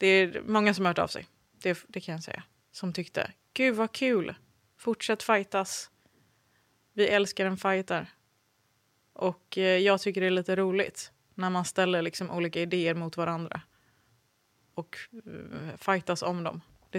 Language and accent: Swedish; Norrköping, Östergötland, Sweden; Jag växte ju framförallt upp liksom precis i början i Norrköping bodde vi. Och gick på förskolan där.